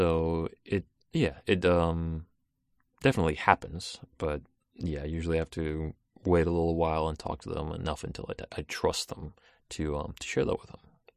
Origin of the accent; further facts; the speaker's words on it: Russia; moved away; I was born in Russia, and I grew up there for a little while